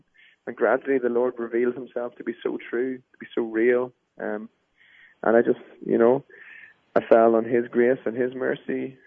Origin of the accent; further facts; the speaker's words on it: Ireland; I grew up in Ireland, you know, Catholic family, very religious, traditional. I had a wonderful family, wonderful upbringing, lived in the countryside, little village of 30 people.